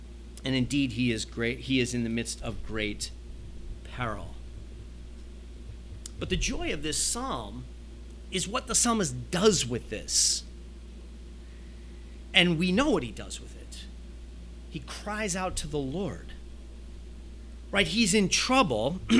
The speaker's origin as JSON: {"language": "English", "country": "United States", "said": "but as an American, I can speak to it, that as Americans, we want to be doers, we want to be fixers."}